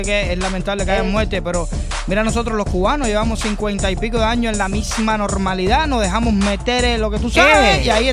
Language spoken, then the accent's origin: Spanish; Israel; Spanish is a second language; porque como mi hijo va a hablar en inglés y nosotros somos de Israel